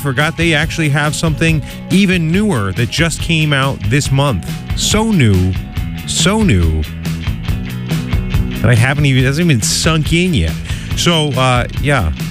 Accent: New Jersey, United States; we heard from the … from back in my home state of New Jersey

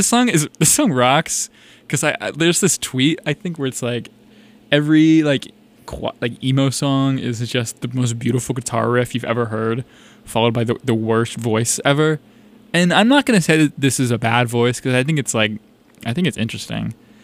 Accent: North Carolina, United States; Shout out Blue Ridge Mountains, hometown. I'm not from Asheville, but I'm from the Blue Ridge region.

